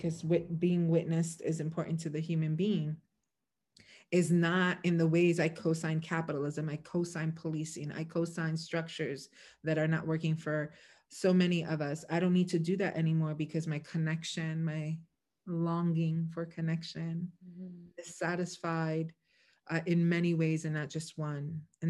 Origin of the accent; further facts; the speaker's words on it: Brooklyn, New York, United States; now in Lancaster, United States; when I introduce myself, I let people know now that I'm from Brooklyn because I don't know what the fuck they're expecting out of somebody living in Lancaster, Pennsylvania.